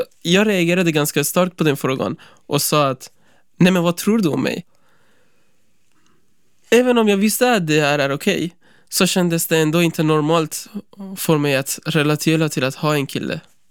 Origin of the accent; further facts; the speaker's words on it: Iran; Swedish is a second language; also born or lived in Afghanistan; now in Sweden; jag bor i Uppsala. Jag är 17 år. Jag har bott i Sverige snart i 3 år. Ursprungligen är jag från Afghanistan, men jag har vuxit upp i Iran.